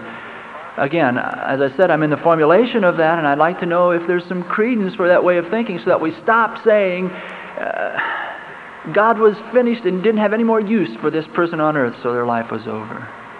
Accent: Utica, Nebraska, United States; from Utica, Nebraska.

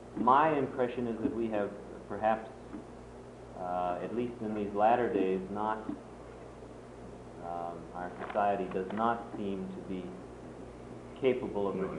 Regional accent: New York, United States; I'm from the Bronx. An important distinction.

